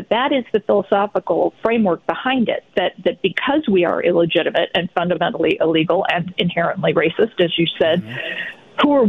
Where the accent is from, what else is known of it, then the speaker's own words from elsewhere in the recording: Lancaster, Pennsylvania, United States; I grew up in Lancaster, so I know all about it.